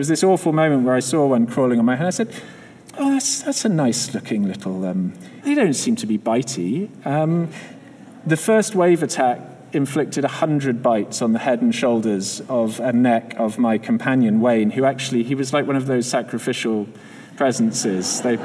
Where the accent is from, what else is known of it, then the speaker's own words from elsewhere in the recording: Scotland, United Kingdom; but I come from Scotland, sort